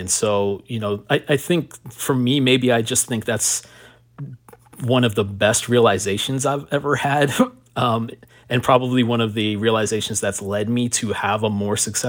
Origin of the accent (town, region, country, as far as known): Miami, Florida, United States; born or raised there